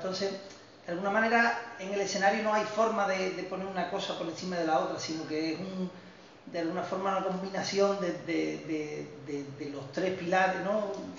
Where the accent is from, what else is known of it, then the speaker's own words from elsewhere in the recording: Cádiz, Andalusia, Spain; Yo soy de Cádiz.